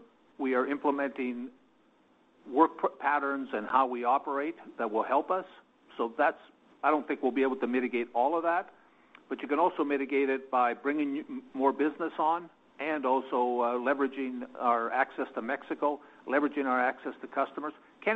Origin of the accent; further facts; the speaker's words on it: Canada; in Canada, I know there's a lot of people that I know from CN and others impacted with the fire in my hometown